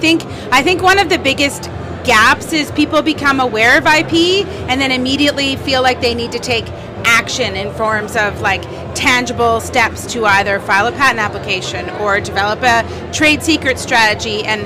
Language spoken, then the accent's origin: English; Ontario, Canada; I didn't grow up in Alberta. I grew up in Ontario, and I've now come to live in the prairies, and I don't see myself leaving.